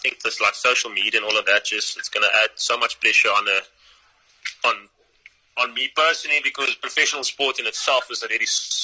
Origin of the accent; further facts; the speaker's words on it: Cape Town, Western Cape, South Africa; I grew up in Surrey State on the Cape Flats. It's the suburb next to Manenberg.